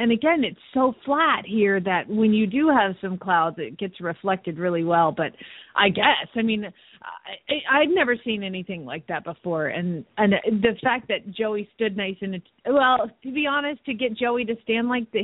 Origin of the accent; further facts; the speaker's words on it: Phoenix, Arizona, United States; from Phoenix, Arizona